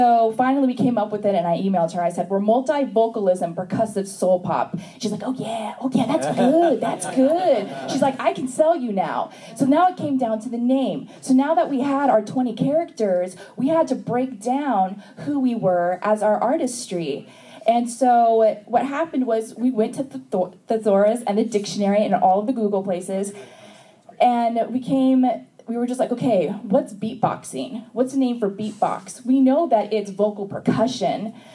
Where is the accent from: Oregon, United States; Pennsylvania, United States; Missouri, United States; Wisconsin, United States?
Oregon, United States; Portland; we're from Portland, Oregon